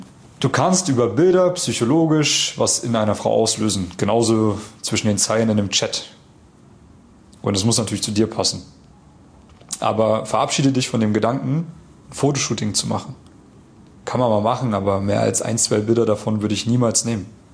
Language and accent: German; Germany; now in Austria; Dann habe ich halt immer gesagt, ja, genau, ich bin Piefke.